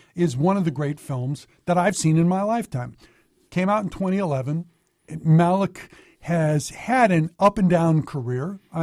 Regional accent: Texas, United States; It helped that I grew up in Texas around the same time that the film is purported to take place.

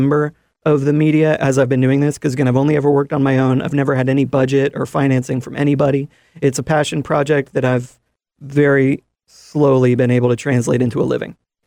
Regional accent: Chattanooga, Tennessee, United States; I'm from Chattanooga, and maybe part of what set me off in that direction of wanting to find some resolution and ways to come together and ways to envision the future was really built into me by growing up here.

